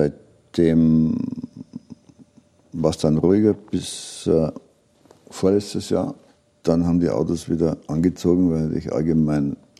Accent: Regensburg, Bavaria, Germany; Gerade ich komme aus Regensburg, da hat man sich einen besonderen Bezug zu sowas.

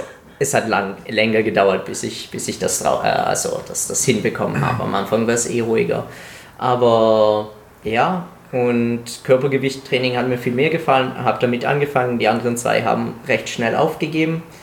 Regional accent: Italy; eben als Italiener, Calisthenics ist in Italien, hat viel früher angefangen als hier.

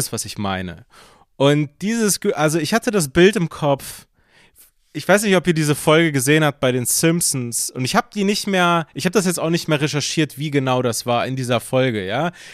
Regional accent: Berlin, Germany

